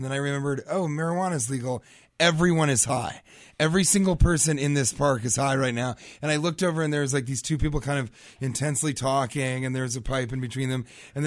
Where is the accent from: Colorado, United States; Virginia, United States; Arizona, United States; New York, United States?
Colorado, United States; Denver; moved away; Yeah, I'm from Denver originally.